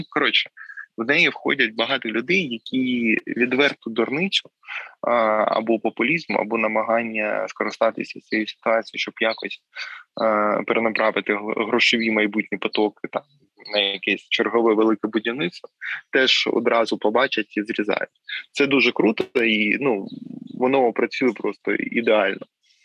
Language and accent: Ukrainian; Mariupol, Donetsk Oblast, Ukraine; з Бучі, з Ірпеня або мого рідного Маріуполя